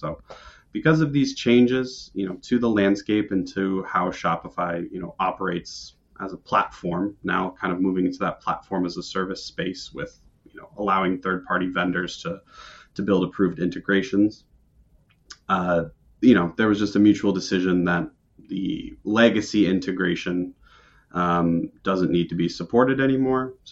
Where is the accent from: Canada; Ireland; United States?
United States; Bainbridge Island, Washington; This started in my hometown, Bainbridge Island, out of a garage